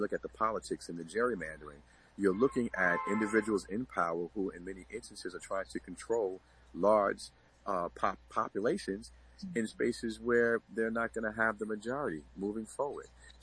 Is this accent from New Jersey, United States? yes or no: no; Bronx, New York, United States; also born or lived in Mount Vernon; young Black man growing up in this country, my father had to have some conversations with me. And I'm from the Bronx. Mm-hmm. Born in the Bronx, moved to Mount Vernon.